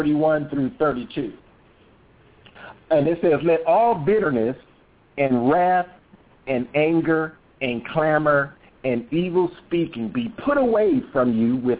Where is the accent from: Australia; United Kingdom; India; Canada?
United Kingdom; England; now in United States; me and my sister, we were raised in England, and being in different races